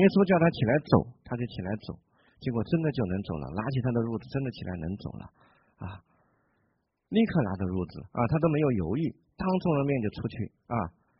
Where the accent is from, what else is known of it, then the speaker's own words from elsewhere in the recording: Hunan, China; 这是我小时候在我们那个湖南农村的时候经常看到的。我小时候在湖南长大的啊